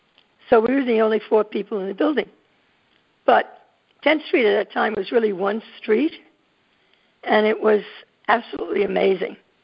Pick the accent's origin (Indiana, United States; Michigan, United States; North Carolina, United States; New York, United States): New York, United States; Bronx; because I grew up in the Bronx, and I didn't even know who Picasso was when I went to Pratt.